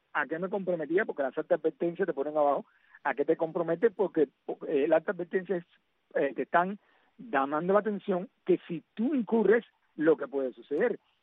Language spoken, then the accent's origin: Spanish; Cuba; mi derecho como tal, como ciudadano cubano